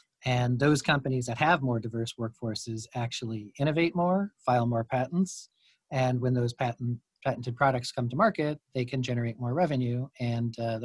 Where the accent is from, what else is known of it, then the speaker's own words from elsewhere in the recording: Chicago, Illinois, United States; born there; I was born in Chicago, went to school in Philadelphia, and have been the beneficiary of being able to travel to more than 50 countries around the world.